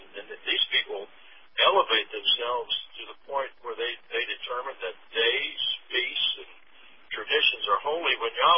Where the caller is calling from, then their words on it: Alabama, United States; We're calling here in Alabama, near Montgomery.